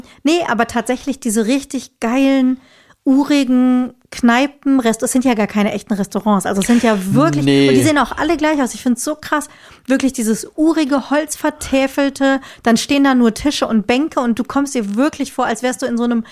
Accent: Hesse, Germany; born there; ich bin nun mal gebürtige Hessin. Ich bin damit groß geworden.

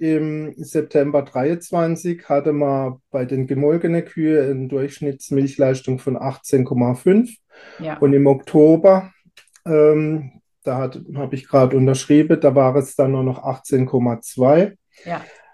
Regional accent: Baden-Württemberg, Germany; Ich komme aus Südbaden, genauer auf der Hälfte zwischen Straßburg und Freiburg. Manch einer kennt auch den Europapark, der ist 10 Kilometer südlich von mir.

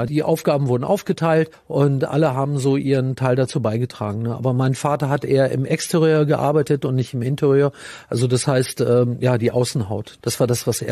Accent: Hesse, Germany; accent: Hessian; now in Wolfsburg, Germany; Ich war da 5 Jahre alt und das war eigentlich toll. Aber das Erste, was ich erlebt habe hier in Wolfsburg, ist, dass man mir meinen hessischen Dialekt aberzogen hat innerhalb von 2-3 Wochen.

